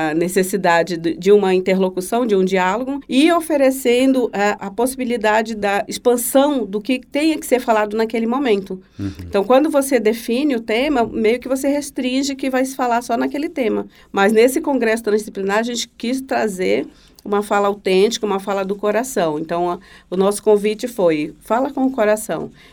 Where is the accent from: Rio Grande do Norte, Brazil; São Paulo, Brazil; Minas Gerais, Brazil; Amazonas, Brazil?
Amazonas, Brazil; Manaus; now in Santa Catarina, Brazil; Isso, sou de Manaus. E por conta de ser amazonense